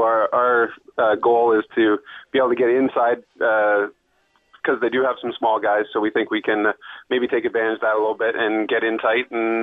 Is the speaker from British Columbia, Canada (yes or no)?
no; Ontario, Canada; First, I'm from Ontario, so cold to us is like -4, -5, so this is ridiculous, right?